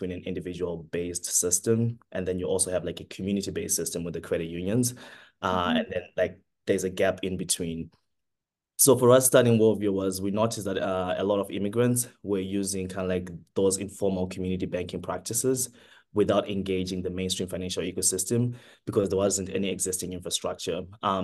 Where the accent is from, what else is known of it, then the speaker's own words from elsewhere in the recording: Zimbabwe; moved away as an adult; also born or lived in Mbala, Zambia; now in Canada; I was born in Zambia in a small village called Mbala and raised in Zimbabwe because my mom was Zambian, my dad was Zimbabwean, grew up in a family of 11. And then back in 2014, I moved to Canada as an international student